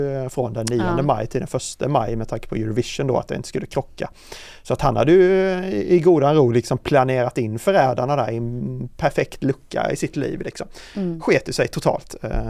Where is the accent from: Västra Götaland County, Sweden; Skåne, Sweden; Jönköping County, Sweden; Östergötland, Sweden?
Jönköping County, Sweden; Värnamo; Jag är ju från Värnamo själv